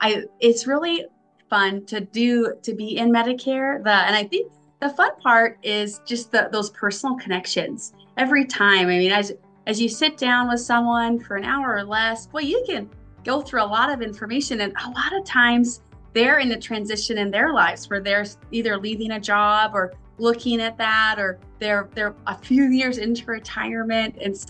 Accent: Idaho, United States; So I am born and raised in Idaho.

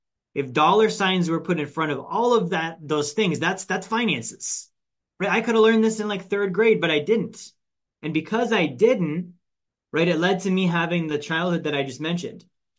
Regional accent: Alaska, United States; I grew up low income. Right, low income, low financial literacy. I grew up in Alaska.

